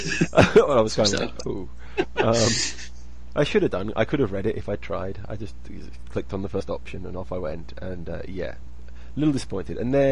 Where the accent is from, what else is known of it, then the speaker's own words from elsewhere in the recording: England, United Kingdom; We're sarcastic English people.